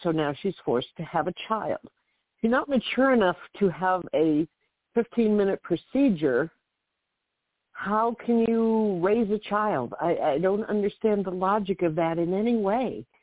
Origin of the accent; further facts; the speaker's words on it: New Mexico, United States; I'm from New Mexico.